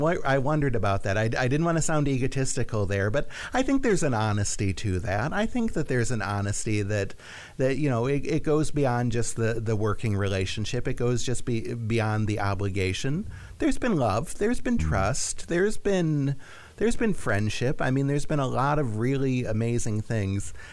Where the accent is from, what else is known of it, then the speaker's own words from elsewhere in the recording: Michigan, United States; I'm from Michigan